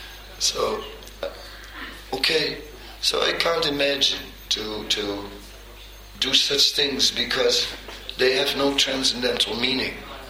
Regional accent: Netherlands; English is a second language; I grew up on boats, you know. I could swim before I could walk, and I could sail a boat because I'm from Holland.

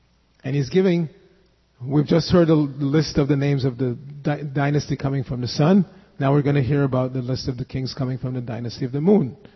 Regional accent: New York City, New York, United States; I remember I grew up in New York City

